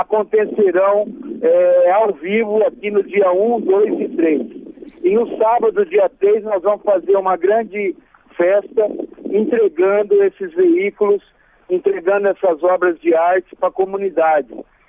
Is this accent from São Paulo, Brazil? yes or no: yes; Santa Fé do Sul, São Paulo, Brazil; born there; aonde eu nasci, nas margens do Rio Paraná, na cidade de Santa Fé do Sul, em São Paulo, divisa com Minas e Mato Grosso.